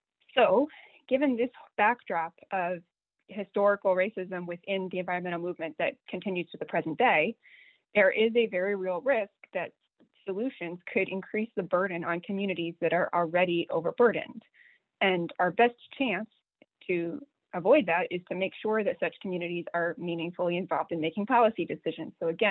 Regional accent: California, United States; Well, I say our because I'm a Californian

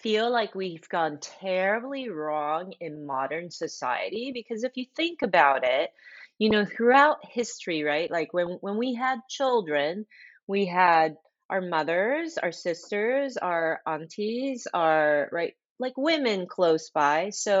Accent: Japan; I grew up in Japan.

